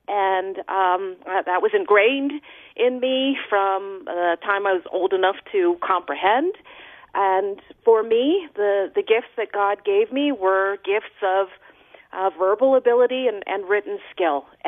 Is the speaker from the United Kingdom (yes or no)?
no; New Jersey, United States; So I grew up in South Jersey. I was born in Philadelphia.